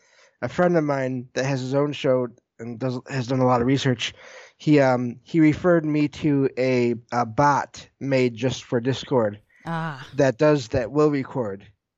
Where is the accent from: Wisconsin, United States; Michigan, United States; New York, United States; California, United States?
Michigan, United States; So I live in Michigan. I'm from Michigan, and I live in a small town. I believe it's north of Detroit.